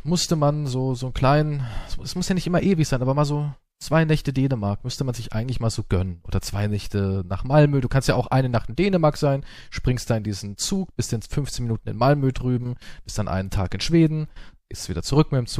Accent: Germany; ich komme aus Deutschland

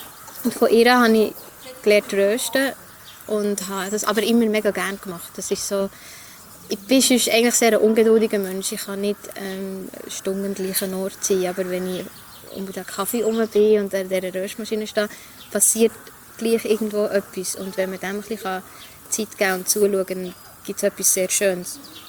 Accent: Bern, Switzerland; Ich bin immer noch gerne Langnauerin, wobei ich bin ja in Gol aufgewachsen.

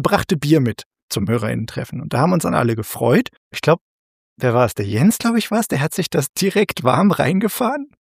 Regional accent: Bavaria, Germany; ich bin Franke geborener.

